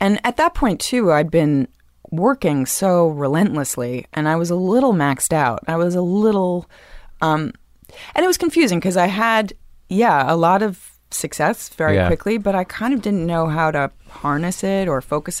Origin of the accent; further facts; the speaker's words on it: New York, United States; Oh, God. Like, I'm a New Yorker.